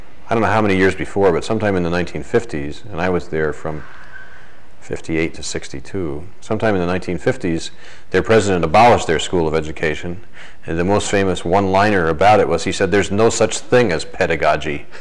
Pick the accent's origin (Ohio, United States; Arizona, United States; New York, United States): New York, United States; Scotia; I was born and raised in Schenectady, New York, in a little suburb of Schenectady across the Mohawk River from it called Scotia, which means Scotland.